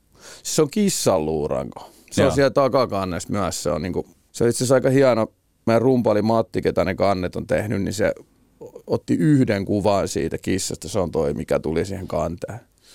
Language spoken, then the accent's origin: Finnish; Turku, Southwest Finland, Finland; now in Tampere, Finland; Kun mä asun Tampereella ja mä oon Turusta alun perin kotoisin